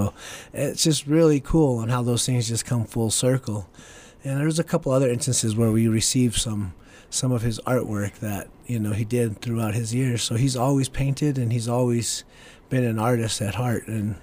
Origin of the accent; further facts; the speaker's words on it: Albuquerque, New Mexico, United States; No, actually I don't. I grew up in Albuquerque.